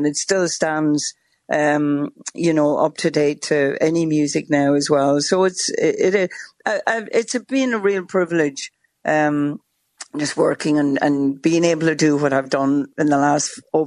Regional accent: Ulster, Ireland; growing up in Donegal as a young girl

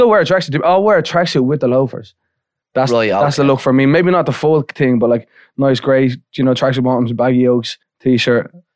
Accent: Walkinstown, Leinster, Ireland; Like, so in Dublin, I'm from Walkinstown, and then my ma's Irish and my dad's Libyan.

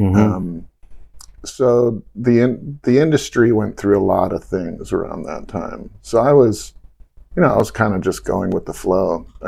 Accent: Hawaii, United States; I grew up on Maui, and I have really no cultural connection to a kid growing up in Queens who has spider powers

